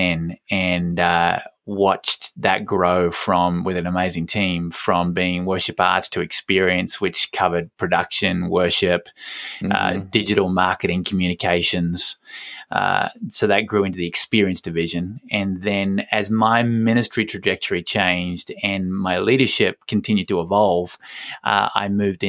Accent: Tasmania, Australia; I'm from Tasmania.

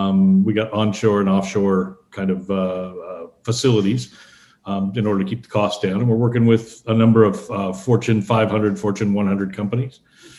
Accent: California, United States; I was born in Southern California and lived most of my life there.

